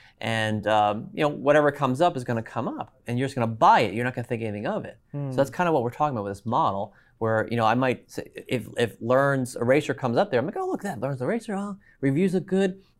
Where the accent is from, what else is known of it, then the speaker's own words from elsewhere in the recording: United States; I do, being an American, I like to support USA products, right?